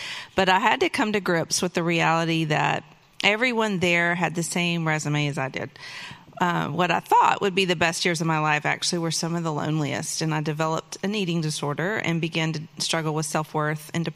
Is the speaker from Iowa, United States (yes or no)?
no; Texas, United States; also born or lived in Beaumont, Texas; And I was born in Beaumont, Texas in 1970. So if you do the math there, if you remember his birth year. I grew up in East Texas with both of my parents and older brother who were Bible-believing Christians.